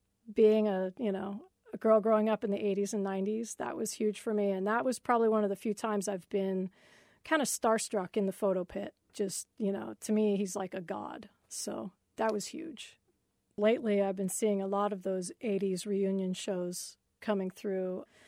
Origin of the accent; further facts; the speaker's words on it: DeLand, Florida, United States; also born or lived in Orange City; Yeah, I grew up in DeLand in Orange City.